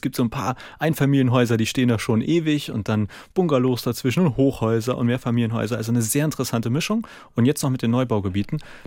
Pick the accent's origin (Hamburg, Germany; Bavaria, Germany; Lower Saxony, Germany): Hamburg, Germany; Eidelstedt; also born or lived in Schnelsen; Also ich bin in Eidelstedt und Schnelsen aufgewachsen, auf Schnelsen gewohnt und in Eidelstedt irgendwie zur Schule und alles gegangen.